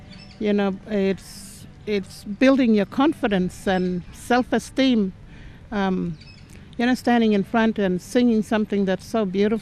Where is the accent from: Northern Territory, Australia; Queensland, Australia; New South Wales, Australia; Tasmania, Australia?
Northern Territory, Australia; Borroloola; I'm from Bowlula. I'm a Yanyuwa Garawa woman